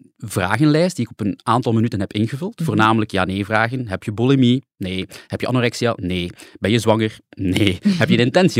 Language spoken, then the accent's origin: Dutch; Belgium; Wat wij als Belgen legaal mogen consumeren van medicijnen